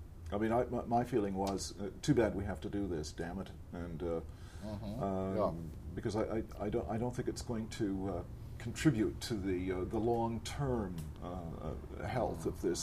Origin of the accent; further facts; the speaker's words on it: San Diego, California, United States; When I arrived at Berkeley, I was from San Diego, and FM radio meant simply classics to me